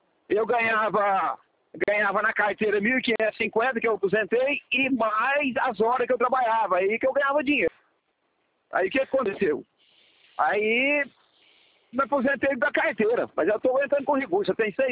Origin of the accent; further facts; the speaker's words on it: Ituiutaba, Minas Gerais, Brazil; eu sou de Ituiutaba, Minas Gerais, não sei se você conhece.